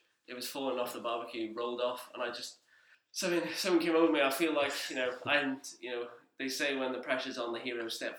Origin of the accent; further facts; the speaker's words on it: Wales, United Kingdom; Me being Welsh and a fan of football